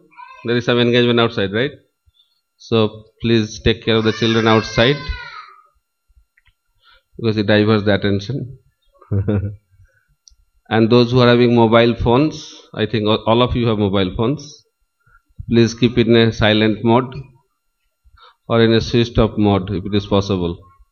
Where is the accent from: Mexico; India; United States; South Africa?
India; Mayapur, West Bengal; So as I come from Mayapur Dham, it is my duty also speak on Chaitanya Mahaprabhu.